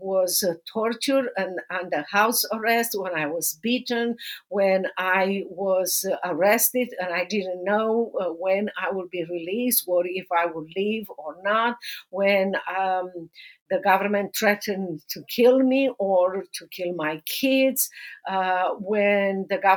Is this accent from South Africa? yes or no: no; Romania; now in Dallas, United States; I am originally from Romania. I'm now living in Dallas, Texas